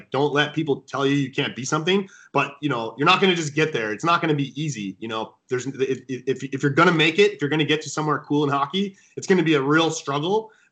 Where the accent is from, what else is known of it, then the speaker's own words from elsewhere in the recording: Buffalo, New York, United States; So I'm from Buffalo, New York, and my father took me to the Boston Garden when I was a kid.